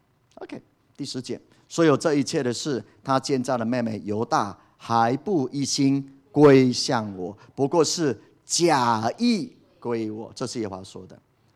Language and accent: Chinese; Taiwan; 盼望台湾能够悔改，盼望我们台湾人能够回头